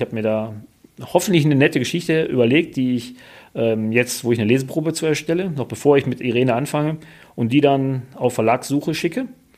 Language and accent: German; Wuppertal, North Rhine-Westphalia, Germany; Ich bin ja am Hanerberg aufgewachsen und so gesehen nur jetzt durch einen Umzug nach Barmen gekommen.